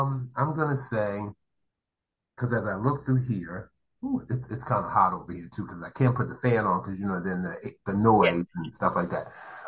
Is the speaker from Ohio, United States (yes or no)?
no; Newark, New Jersey, United States; now in Jersey City, United States; I'm from Newark, New Jersey, but I live in Jersey City, New Jersey.